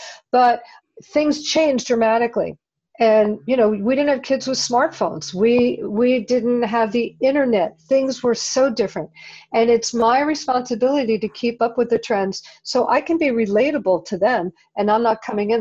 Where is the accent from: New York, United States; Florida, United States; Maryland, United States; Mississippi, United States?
New York, United States; I grew up 15 miles outside of New York, and I was a pretty crazy person.